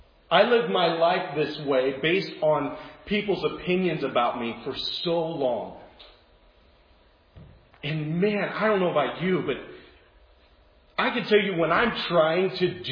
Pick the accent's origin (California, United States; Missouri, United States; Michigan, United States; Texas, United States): Missouri, United States; Warrenton; moved away as an adult; also born or lived in Springfield, Missouri; I grew up in Warrenton, lived here until the age of 24, and then I moved down to Springfield, Missouri, went to school at Baptist Bible College for a year